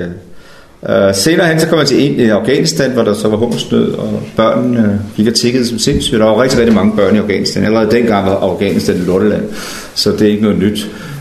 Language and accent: Danish; Frederikssund, Capital Region of Denmark, Denmark; now in Funen, Denmark; Oprindeligt så kommer jeg fra Sjælland, Frederikssund. Jeg bor på Fyn, men jeg kommer derovre fra